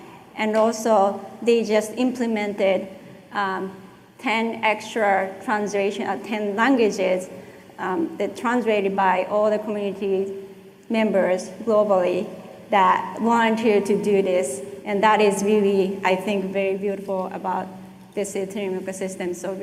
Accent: Japan; English is a second language; I was born and raised in Japan

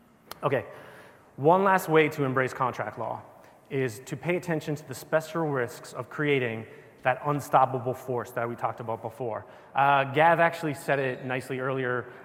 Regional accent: New York, United States; Okay, so I'm a New Yorker

